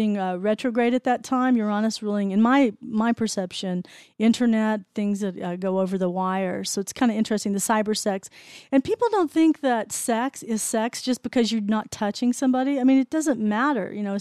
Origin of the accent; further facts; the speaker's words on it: Hollywood, California, United States; I mean, we're from Hollywood and we live here